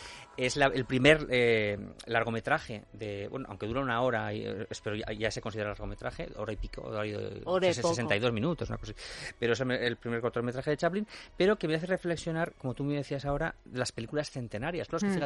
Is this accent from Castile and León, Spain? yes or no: yes; Burgos, Castile and León, Spain; Yo soy de Burgos, por ejemplo, en Burgos también hay.